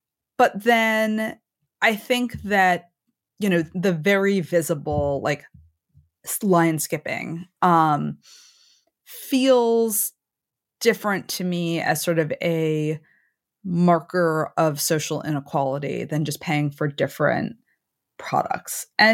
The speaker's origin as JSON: {"language": "English", "region": "Massachusetts", "country": "United States", "tie": "born or raised there", "said": "Where I grew up in Massachusetts, the sort of, you know, non-name brand equivalent of that was Whalen Park"}